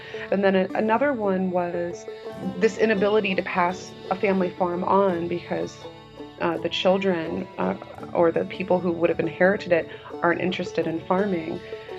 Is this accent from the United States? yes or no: yes; Dubuque, Iowa, United States; I'm from Dubuque originally, and of course, you know, big meatpacking town, Dubuque.